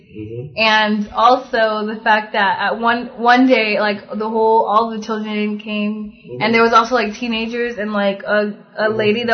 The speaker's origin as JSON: {"language": "English", "town": "Houston", "region": "Texas", "country": "United States", "tie": "born or raised there", "said": "I'm originally from Houston, Texas."}